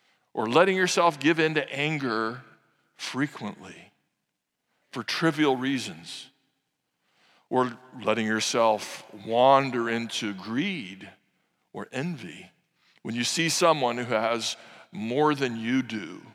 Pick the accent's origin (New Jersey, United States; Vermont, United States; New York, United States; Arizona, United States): New York, United States; New York City; born there; I'm not against New York City. I was born in New York City.